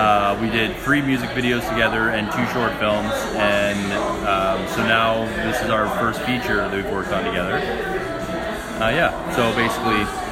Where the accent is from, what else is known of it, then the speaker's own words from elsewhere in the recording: Edmonton, Alberta, Canada; and I'm from Edmonton, so I represent Edmonton as well.